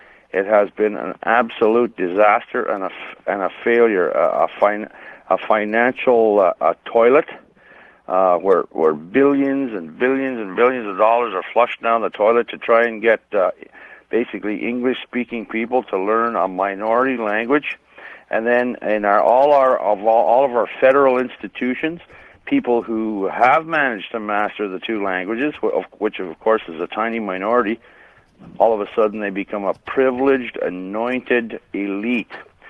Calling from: Lanark, Ontario, Canada; calling from Lanark near Ottawa, Ontario.

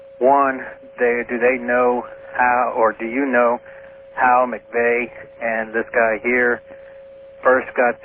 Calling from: Kingman, Arizona, United States; I'm calling from Kingman, Arizona.

